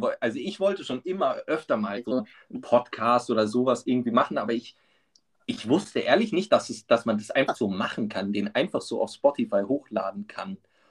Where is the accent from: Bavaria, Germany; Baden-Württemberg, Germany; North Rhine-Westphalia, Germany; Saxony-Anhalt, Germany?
Baden-Württemberg, Germany; Konstanz; sondern aus Konstanz am Bodensee.